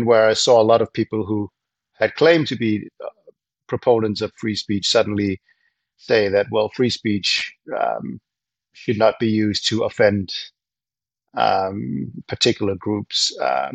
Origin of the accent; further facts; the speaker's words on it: Copenhagen, Capital Region of Denmark, Denmark; English is a second language; now in United States; I'm a Danish citizen, even though I live in the United States, and I was born and raised in Copenhagen.